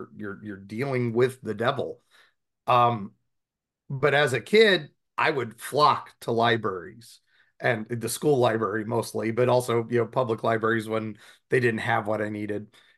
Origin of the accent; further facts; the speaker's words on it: West Virginia, United States; also born or lived in Ohio / Kentucky; As I was a kid growing up in West Virginia as a nerd, I've been in Ohio, I've been in West Virginia, I've been in Kentucky